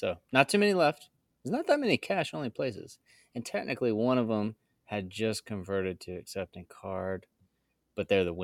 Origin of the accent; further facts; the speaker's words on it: Greensboro, North Carolina, United States; I grew up in Greensboro